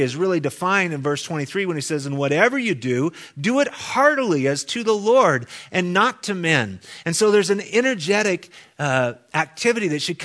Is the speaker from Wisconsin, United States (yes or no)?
no; Idaho, United States; And I'm for heaven's sakes, I'm from Idaho.